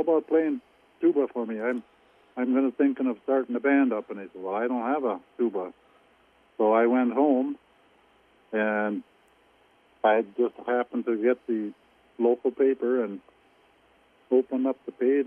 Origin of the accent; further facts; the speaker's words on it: Silver Lake, United States; Yes, I graduated from Silver Lake High School.